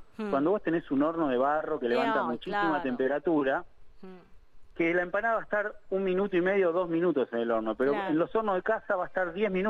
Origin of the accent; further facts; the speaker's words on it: Greece; Nosotros somos los griegos los que cocinamos.